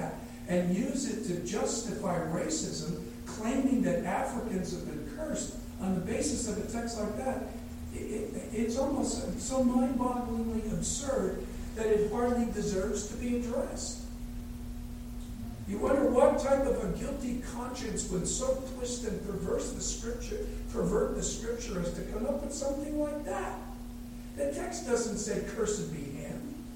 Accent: New York City, New York, United States; born there; I was born in the New York City metropolitan area. You know what we New Yorkers have a reputation for around the world?

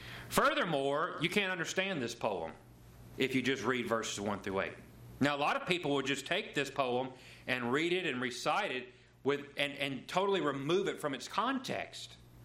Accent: Gulfport, Mississippi, United States; born there; I had no say to the fact that I was born in Gulfport, Mississippi on July 2nd, 1989.

